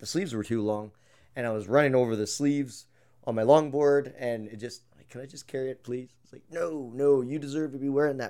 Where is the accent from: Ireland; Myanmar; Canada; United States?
Canada; I said, first of all, I'm not a veteran and I'm Canadian.